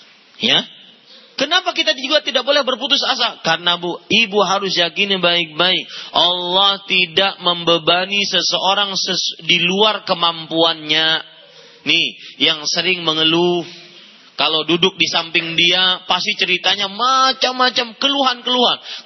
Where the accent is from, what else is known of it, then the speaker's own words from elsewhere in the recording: Banjarmasin, South Kalimantan, Indonesia; kejadian di kota saya di Banjarmasin, saya asli Banjarmasin.